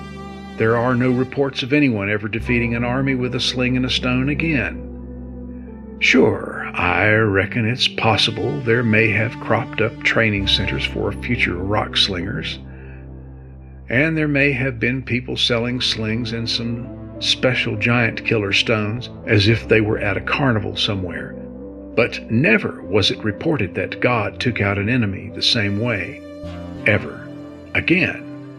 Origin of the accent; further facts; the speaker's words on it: Southeast, United States; I grew up in the Southeast Bible Belt